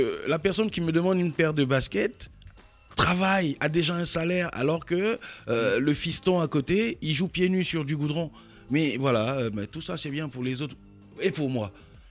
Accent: Côte d’Ivoire; je suis ivoirien

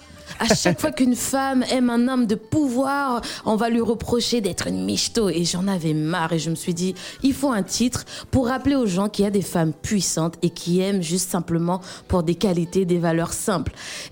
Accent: Central African Republic; parce que je suis une centrafricaine dans l'âme

